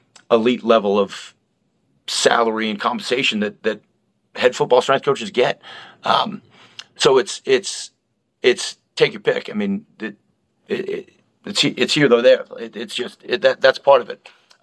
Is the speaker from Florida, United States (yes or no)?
no; Boston, Massachusetts, United States; Yeah, I'm from Boston originally.